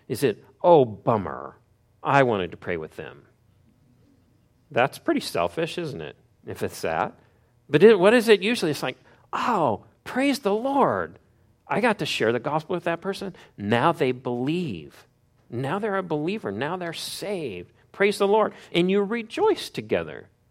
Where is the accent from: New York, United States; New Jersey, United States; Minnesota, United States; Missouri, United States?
Missouri, United States; I grew up in Missouri